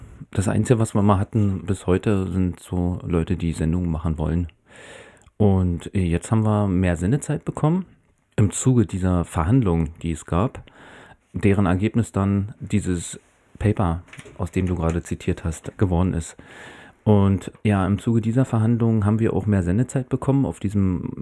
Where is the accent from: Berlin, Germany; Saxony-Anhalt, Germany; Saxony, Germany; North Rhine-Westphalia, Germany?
Berlin, Germany; da haben wir auch mitgeholfen als Berliner, dass da in Potsdam wieder was entsteht